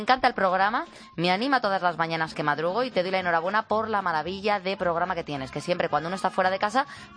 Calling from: Adra, Andalusia, Spain; moved away; buenas noches Pulpo desde Guinea Ecuatorial. Soy de Adra, de Almería.

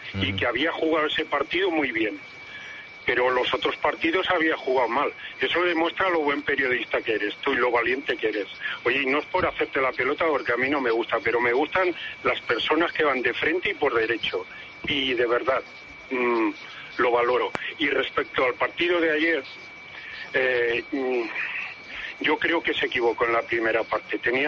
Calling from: Rubí, Catalonia, Spain; de Rubí, también llamo.

